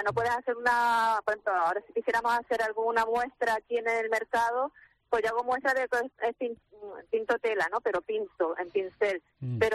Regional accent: Arucas, Canary Islands, Spain; y daba un taller en Arucas, que yo soy de ahí de Arucas.

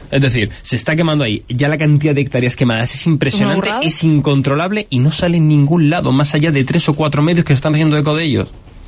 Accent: Canary Islands, Spain; nosotros como Canarias somos una zona aislada

